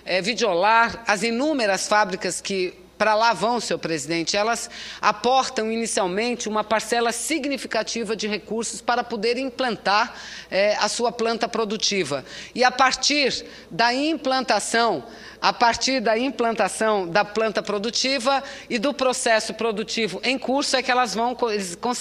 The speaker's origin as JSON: {"language": "Portuguese", "region": "Amazon", "country": "Brazil", "said": "Porque a Amazônia brasileira, minha terra, terra de Vossa Excelência, senador Mozarido Cavalcante, é uma área"}